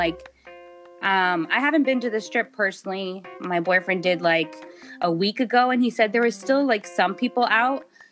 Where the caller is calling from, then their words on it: North Las Vegas, Nevada, United States; I'm calling from North Las Vegas, Nevada.